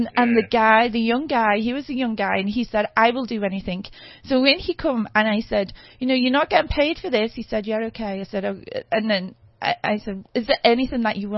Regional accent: Liverpool, North West England, United Kingdom; because I'm from Liverpool, and a lot of people from Liverpool originated from Ireland

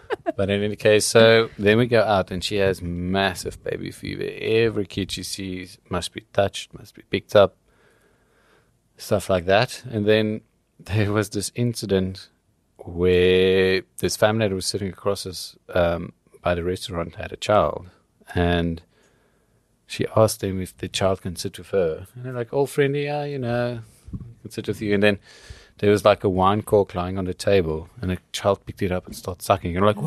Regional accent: Cape Town, Western Cape, South Africa; And I was like, oh, okay, I'm from Cape Town.

